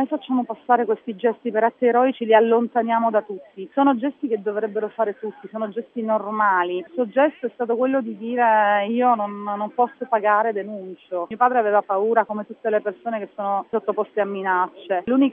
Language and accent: Italian; Calabria, Italy; born there; È il paese dove sono nata, è il paese dove c'è la tomba di mio padre.